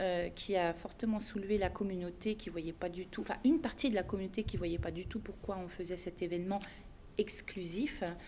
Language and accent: French; France; je précise que je suis française et j'ai pris une notion suisse que j'ai apportée à Paris